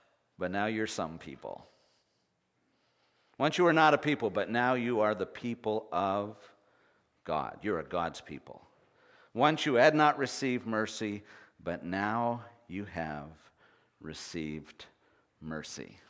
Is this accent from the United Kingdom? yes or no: no; Canada; Okay, I'm Canadian and I'm French Canadian. You know, I have some French in there.